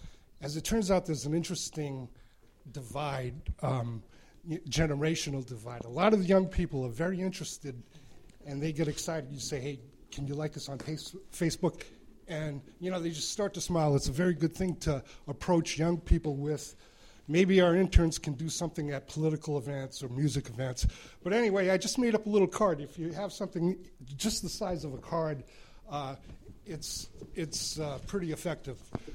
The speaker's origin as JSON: {"language": "English", "town": "San Leandro", "region": "California", "country": "United States", "said": "I'm from San Leandro."}